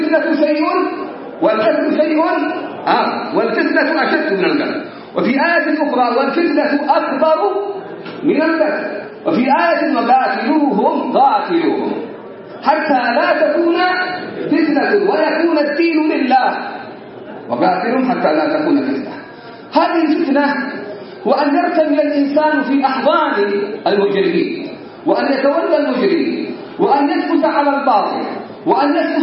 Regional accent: Yemen; لان هذه الاجواء ليست موجوده عندنا في اليمن كما هي موجوده في الخارج

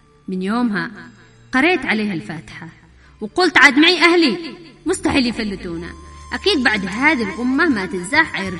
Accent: South Yemen, Yemen; حتى لو كنت أنا جنوبية.

